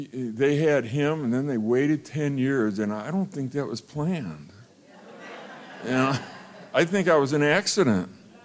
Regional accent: Ohio, United States; I'm a kid from Ohio. I'm thinking I'm gonna go west.

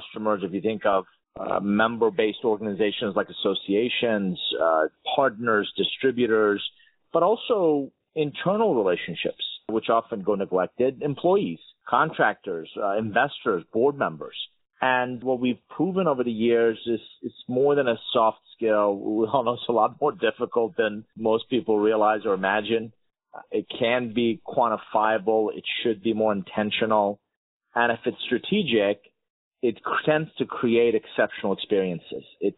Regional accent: Iran; English is a second language; now in United States; I'm originally from Iran. I immigrated in the U.S. 1981 with $100, a suitcase, didn't know anybody, and didn't speak a word of English.

